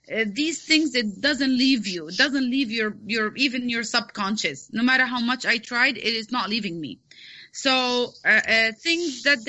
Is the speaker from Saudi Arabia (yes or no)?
yes; Saudi Arabia; Well, I grew up in Saudi Arabia since I was 9 years old. We're Palestinians originally.